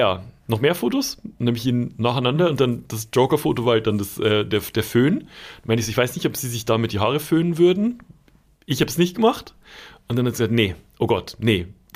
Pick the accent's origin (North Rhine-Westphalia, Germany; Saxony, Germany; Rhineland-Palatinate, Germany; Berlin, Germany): North Rhine-Westphalia, Germany; Cologne; ich komme aus Köln